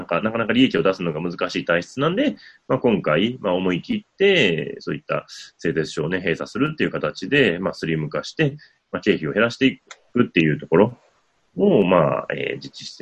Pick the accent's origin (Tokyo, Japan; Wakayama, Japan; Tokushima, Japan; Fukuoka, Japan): Wakayama, Japan; 和歌山の方の、まあ、私の地元なんですけど